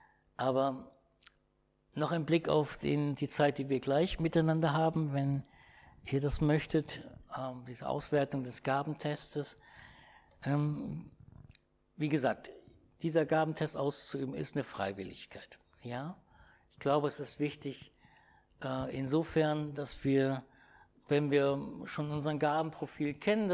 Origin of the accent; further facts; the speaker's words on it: Cologne, North Rhine-Westphalia, Germany; auch in Köln-Porz, meine Heimat, ursprünglich in Heimatgemeinde.